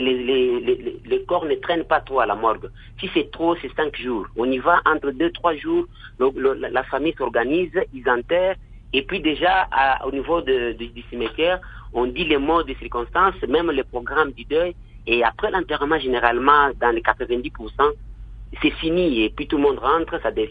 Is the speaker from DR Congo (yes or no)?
yes; DR Congo; en tant que Congolais